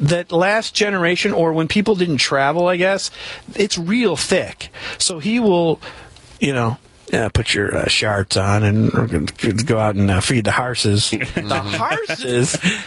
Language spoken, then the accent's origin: English; Detroit, Michigan, United States; And then the accents, because I'm not from here. I've mentioned this 8 million times that I grew up in Detroit and Michigan.